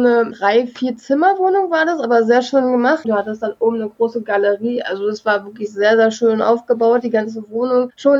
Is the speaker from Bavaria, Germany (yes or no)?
no; Berlin, Germany; Ja, ich bin richtige Berlinerin.